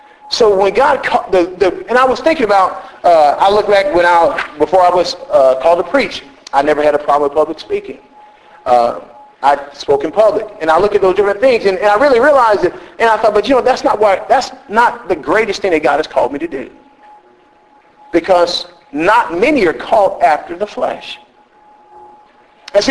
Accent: Texas, United States; I can remember as a kid growing up in Texas and seeing these big tall trees that have been around for ages and ages and ages.

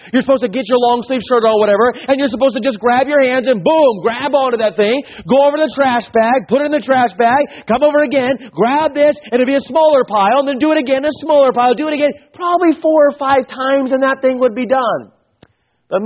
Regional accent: Tucson, Arizona, United States; I grew up in Tucson, Arizona.

